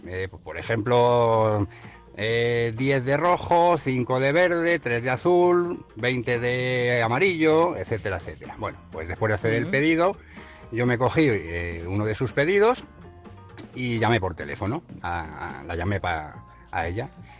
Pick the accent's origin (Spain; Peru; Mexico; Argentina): Spain; Madrid, Community of Madrid; Hola amigos … de Madrid